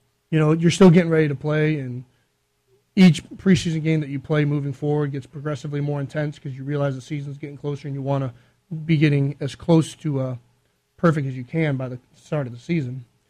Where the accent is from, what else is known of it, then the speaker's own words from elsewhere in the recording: Cleveland, Ohio, United States; You know, I'm from Cleveland.